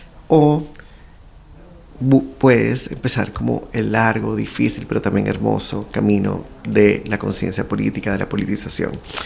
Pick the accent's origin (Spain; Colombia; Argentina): Colombia; Barranquilla, Atlántico; Bueno, yo soy de Barranquilla, en Colombia.